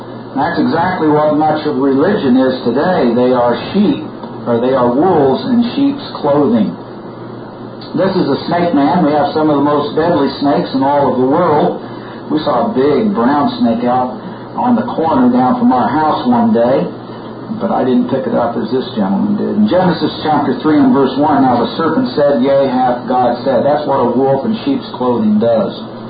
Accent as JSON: {"language": "English", "region": "Iowa", "country": "United States", "tie": "born or raised there", "said": "Well, I grew up in Iowa."}